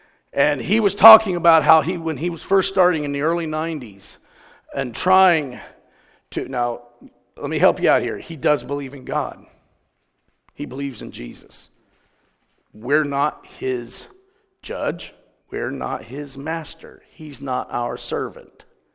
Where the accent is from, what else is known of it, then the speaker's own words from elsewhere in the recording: Ohio, United States; I said, I'm from Ohio. I know what cold weather is about.